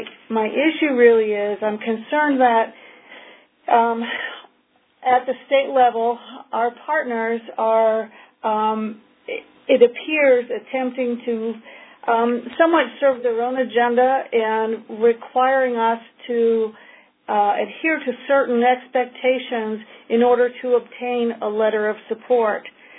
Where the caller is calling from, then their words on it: Maryland, United States; I'm from Western Maryland.